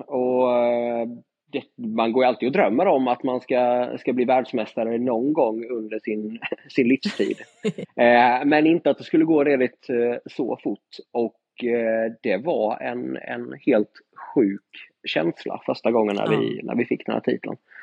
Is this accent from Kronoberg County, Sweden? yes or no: yes; Ljungby, Kronoberg County, Sweden; Far och son från lilla Ljungby i Småland.